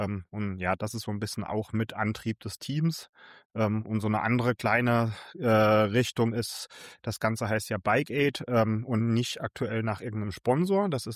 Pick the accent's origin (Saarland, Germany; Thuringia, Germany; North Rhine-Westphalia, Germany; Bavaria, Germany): Saarland, Germany; ich komme aus dem Saarland.